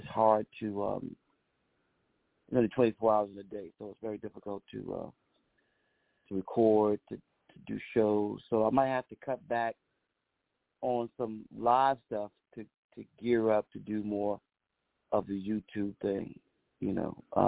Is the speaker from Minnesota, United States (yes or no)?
no; New York City, New York, United States; Born and raised in Brooklyn, and I live out in Florida.